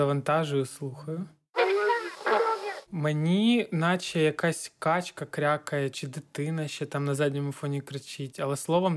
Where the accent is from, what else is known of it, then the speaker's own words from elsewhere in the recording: Chernihiv, Chernihiv Oblast, Ukraine; Я сам родом з Чернігова